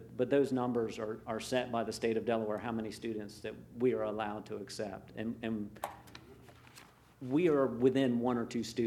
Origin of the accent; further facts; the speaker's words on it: Seaford, South East England, United Kingdom; I know I'm from Seaford, so we have two or three bus stops in the Seaford area.